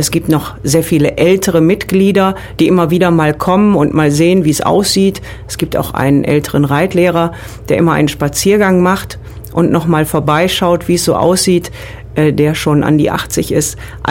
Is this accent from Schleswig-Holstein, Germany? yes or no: no; North Rhine-Westphalia, Germany; Wie man das vielleicht etwas hört in meiner Aussprache, ich komme aus dem Rheinland, bin also nicht hier aus Baden-Württemberg. Ich bin hier runtergezogen